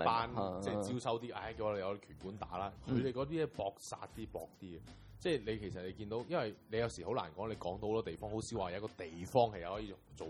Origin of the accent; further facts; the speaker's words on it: Guangdong, China; 我自己其實我自己係講身為一個廣東人啦。